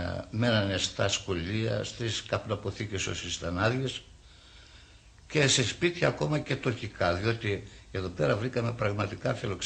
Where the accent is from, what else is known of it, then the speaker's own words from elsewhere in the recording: Enez, Edirne, Turkey; Ήρθα από την πατρίδα μου, την Ανατολική Θράκη, λέγεται Ένος. Και γεννήθηκα το 1905.